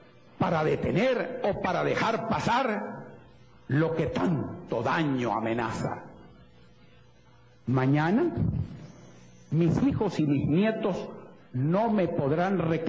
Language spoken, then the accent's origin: Spanish; Venezuela; He dejado hablar al venezolano angustiado que tengo dentro, porque no somos pocos los venezolanos que estamos angustiados